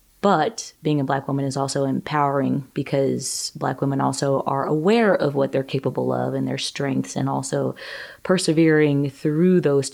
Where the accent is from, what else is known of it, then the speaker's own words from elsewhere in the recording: Greenwood, Mississippi, United States; I grew up in the South, so I was primed for it. I grew up in Greenwood, Mississippi. It's in the Mississippi Delta.